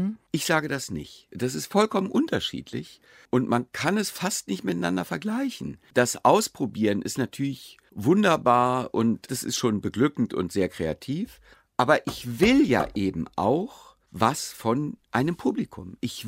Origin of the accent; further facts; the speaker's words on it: Berlin, Germany; ich bin ja selber Berliner.